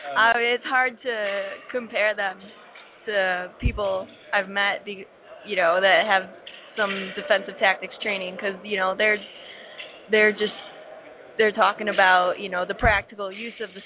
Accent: Buffalo, New York, United States; I'm from Buffalo, New York.

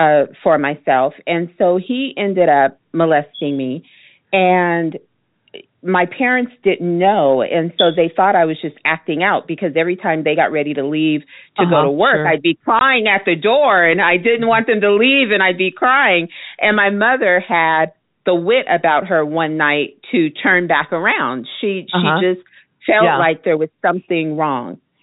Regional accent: Phoenix, Arizona, United States; I was sharing with you that I'm a native, and so I was born and raised right here in Phoenix, Arizona, and I have never left.

